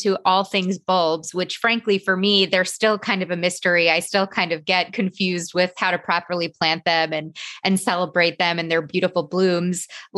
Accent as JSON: {"language": "English", "region": "New York", "country": "United States", "said": "So I'm from New York."}